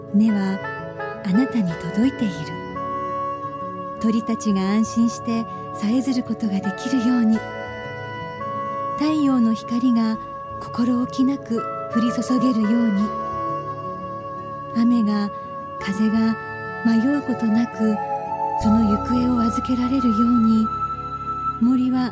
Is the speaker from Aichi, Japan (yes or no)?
no; Kagoshima, Japan; 生まれ育った鹿児島の自然はどんな時もふわっと